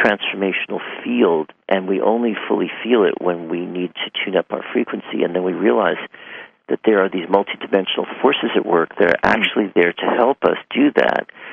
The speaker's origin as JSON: {"language": "English", "town": "New York City", "region": "New York", "country": "United States", "tie": "born or raised there", "said": "And I grew up in New York City, right in New York City."}